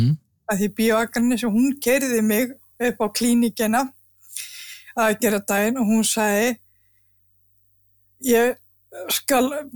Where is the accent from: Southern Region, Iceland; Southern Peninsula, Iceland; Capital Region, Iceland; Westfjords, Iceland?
Westfjords, Iceland; Patreksfjörður; Ég myndi segja ég hérna ólst upp á Patreksfirði